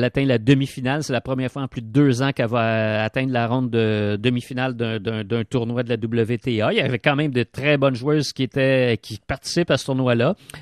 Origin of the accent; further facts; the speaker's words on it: Quebec, Canada; Moi, je viens du Québec, tu sais.